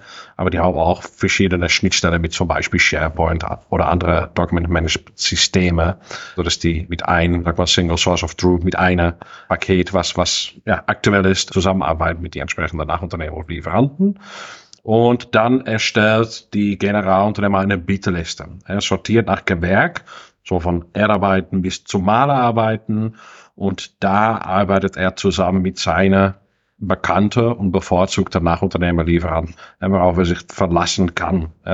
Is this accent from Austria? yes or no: no; Netherlands; Ich komme ja hier aus Wien, ein kleines Ort hier im Osten von Holland.